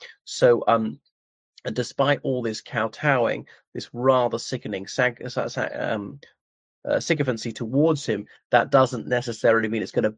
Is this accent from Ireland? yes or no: yes; Ireland; from Ireland, so please comment as we're going along.